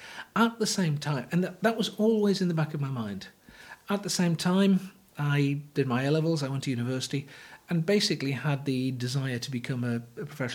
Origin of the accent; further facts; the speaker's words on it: North East England, United Kingdom; I grew up in the northeast, as you might tell by my accent.